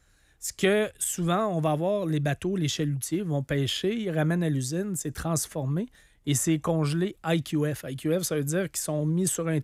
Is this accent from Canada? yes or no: yes; Trois-Pistoles, Quebec, Canada; Moi, je me rappelle, j'ai passé mon enfance à Trois-Pistoles, en face des Escoumins.